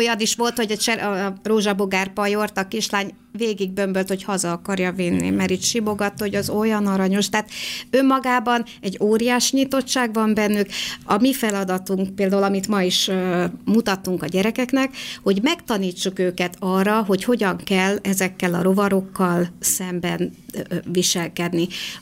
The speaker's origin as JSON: {"language": "Hungarian", "region": "Great Hungarian Plain", "country": "Hungary", "tie": "born or raised there"}